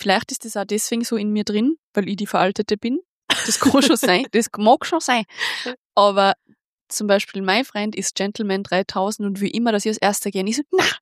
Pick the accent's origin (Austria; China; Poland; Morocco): Austria; now in Vienna, Austria; In Wien bin ich eh voll die Anonyme, aber halt am Land, wo ich her bin